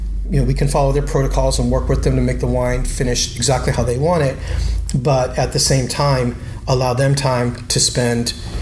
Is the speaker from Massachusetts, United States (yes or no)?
yes; Boston, Massachusetts, United States; now in Lodi, United States; growing up in Boston, I love Lodi.